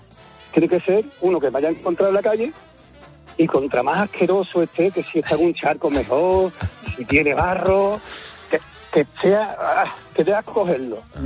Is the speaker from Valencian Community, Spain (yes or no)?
no; Seville, Andalusia, Spain; Yo soy aquí de Sevilla, vivo en Triana, mi mujer también es de Triana. Laura, y claro, pues toda la familia ha sido de la Hermandad de la Estrella de toda la vida.